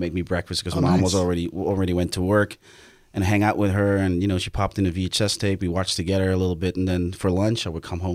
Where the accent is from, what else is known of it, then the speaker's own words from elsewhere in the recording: Nieuwegein, Utrecht, Netherlands; I come originally from the Netherlands, from a small town called Nieuwegein.